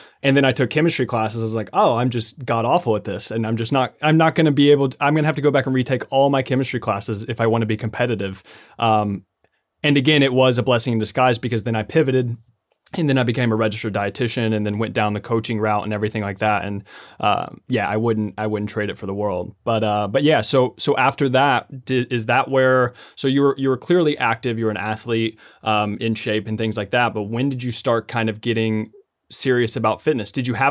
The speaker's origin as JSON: {"language": "English", "town": "Lexington", "region": "Kentucky", "country": "United States", "said": "So I'm actually from Lexington, Kentucky."}